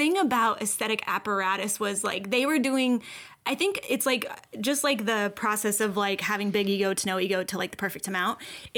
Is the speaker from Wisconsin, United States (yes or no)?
no; Kentucky, United States; And especially like growing up in Kentucky, I don't know if it was the same for you because you're in Ohio